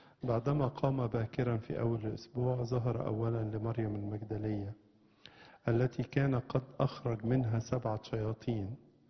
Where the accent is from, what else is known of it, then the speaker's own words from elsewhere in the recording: Egypt; وزي ما احنا عارفين ان هذا القديس له معزة خاصة في بلادنا مصر